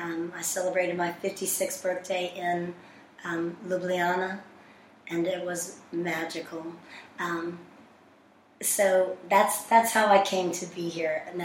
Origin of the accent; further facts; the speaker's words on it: Houston, Texas, United States; Hi, this is … I'm from Houston, Texas, and I have a foundation there called Not On Our Watch, America Foundation